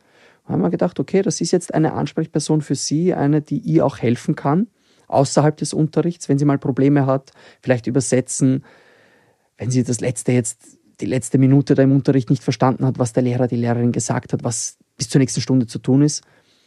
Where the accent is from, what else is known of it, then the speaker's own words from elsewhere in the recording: Vienna, Austria; Ich bin in Wien geboren und aufgewachsen, aber meine Familie kommt aus Serbien.